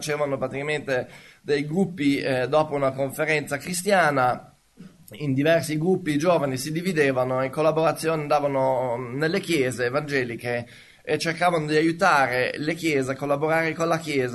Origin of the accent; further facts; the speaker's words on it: Genoa, Liguria, Italy; Io sono nato e cresciuto a Genova, frequentavo con i miei genitori la chiesa luterana, quindi fin da bambino ho creduto in Dio